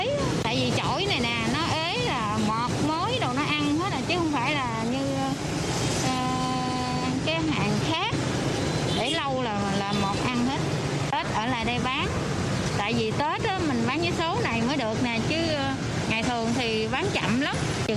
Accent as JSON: {"language": "Vietnamese", "region": "Dong Thap", "country": "Vietnam", "tie": "born or raised there", "moved": "yes", "lives_now": "Binh Duong, Vietnam", "said": "quê em ở huyện Trong Nông, tỉnh Đồng Tháp. Giờ em lên Bình Dương khoảng 15 năm rồi. Thì có chồng quê ở đây, mà có hai đứa"}